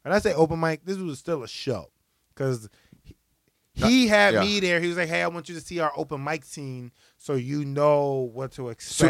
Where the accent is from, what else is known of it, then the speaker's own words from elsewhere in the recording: Philadelphia, Pennsylvania, United States; now in New York, United States; And I'm like, I'm not from New York. I live in New York, but I'm from Philly.